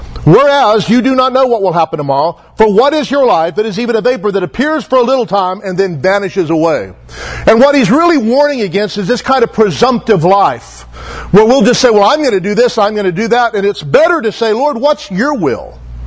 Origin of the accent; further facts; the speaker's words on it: Taft, United States; moved away as an adult; I was born and raised in Taft till about 21, then I moved away, was gone off and on, but for the most part, gone for 30 years.